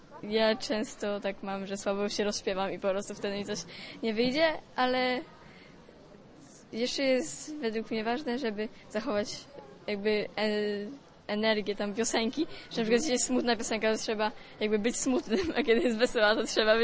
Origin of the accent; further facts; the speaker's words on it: Słupsk, Pomeranian Voivodeship, Poland; Ze Słupska.